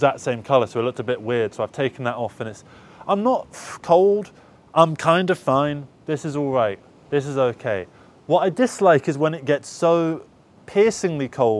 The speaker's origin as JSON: {"language": "English", "country": "United Kingdom", "said": "today, I wanted to talk to you a little bit about the weather, as the British tend to do. We like to talk about the weather, as is the stereotype."}